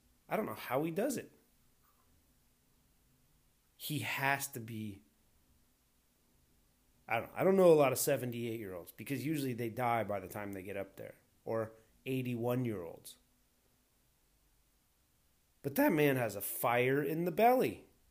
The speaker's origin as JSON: {"language": "English", "town": "Chicago", "region": "Illinois", "country": "United States", "said": "Okay, we're from Chicago. We get down with the tube steaks."}